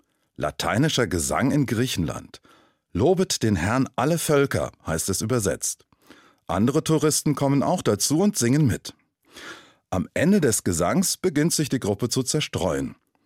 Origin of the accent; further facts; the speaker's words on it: Ernsthausen, Hesse, Germany; In diesem Moment wechsle ich in meinen Heimatdialekt. Und ich sei vor Ernsthause.